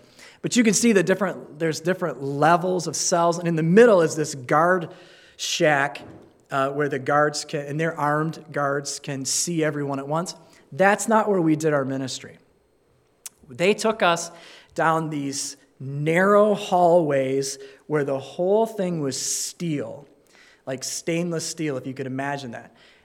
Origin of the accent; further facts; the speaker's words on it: Carp Lake, Michigan, United States; And I'm from Carp Lake, you know? I'm from, like, the country.